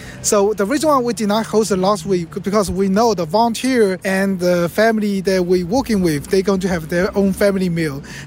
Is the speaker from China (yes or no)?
yes; Fujian, China; English is a second language; Fujian is a province from where my hometown. Fujian is a Fujian. It's a province in the southeast China. So, we are near the ocean